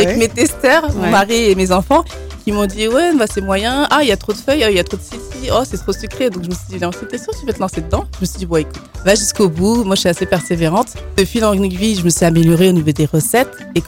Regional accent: Guinea-Bissau; Alors je suis originaire de la Guinée-Bissau

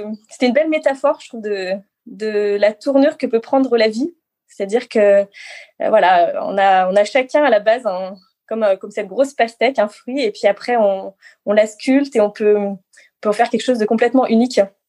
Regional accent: Grenoble, Auvergne-Rhône-Alpes, France; also born or lived in Moûtiers; à Moutier, donc en Savoie, dans les Alpes. Et après, j'ai surtout grandi à Grenoble, enfin, à côté de Grenoble.

